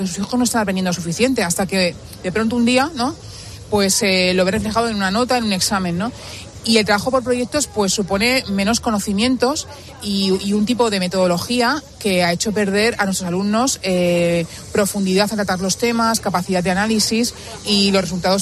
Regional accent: Catalonia, Spain; Yo, catalana.

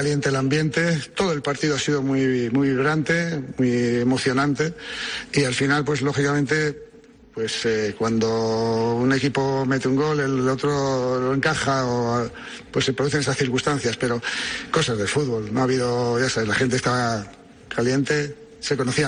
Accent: Spain; Me duele en el alma que en mi país piten a un jugador de la selección, al capitán, que es un referente para nosotros, un ejemplo, me duele en el alma. Y cuando oigo esos pitos, siento vergüenza. Como español, siento vergüenza

